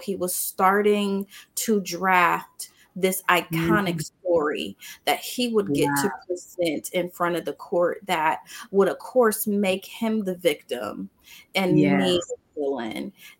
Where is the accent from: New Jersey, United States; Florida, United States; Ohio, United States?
Ohio, United States; also born or lived in New York, United States; Because I'm from Ohio and I lived in New York, so I'm used to seeing folks know how to drive snow.